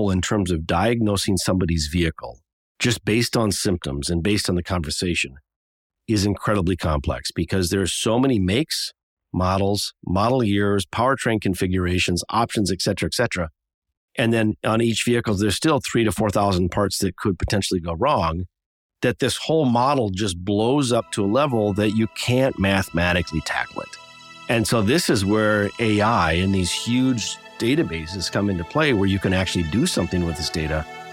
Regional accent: Minnesota, United States; The fact of the matter is I was born here in the Minnesota area, and I grew up in a small town, and my father was a mechanic for many years.

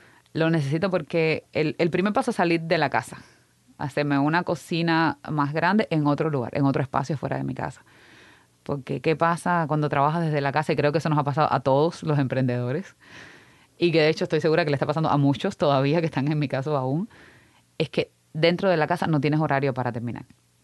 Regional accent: Pinar del Río, Cuba; Yo soy originalmente de Pinar del Río del campo a campo.

